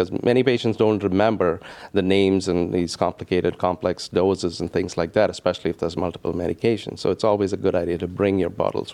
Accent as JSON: {"language": "English", "region": "South India", "country": "India", "second_language": "English", "said": "I have to say I'm from India and I haven't traveled extensively in India."}